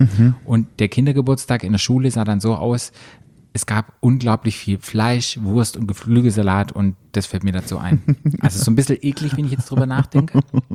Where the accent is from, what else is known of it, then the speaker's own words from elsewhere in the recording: Baden-Württemberg, Germany; bei uns im Schwarzwald sagen wir Sachet.